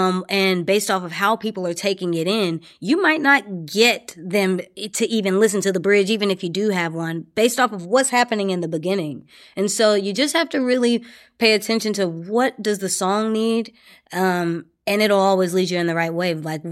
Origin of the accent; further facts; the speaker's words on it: the South, United States; And, you know, I'm from the South. My mom is from New Orleans.